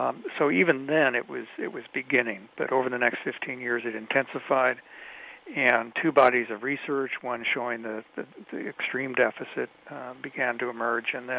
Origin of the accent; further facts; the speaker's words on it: Kansas City, United States; I grew up outside of Kansas City at the suburban edge of Kansas City.